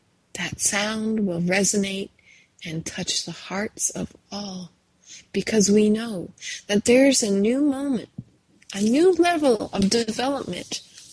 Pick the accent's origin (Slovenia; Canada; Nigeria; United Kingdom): Canada; now in Alabama, United States; Even though I'm Canadian, I ended up in Alabama.